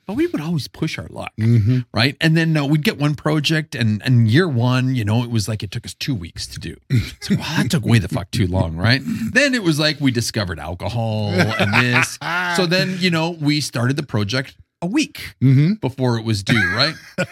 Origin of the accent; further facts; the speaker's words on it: Canada; I'm Canadian.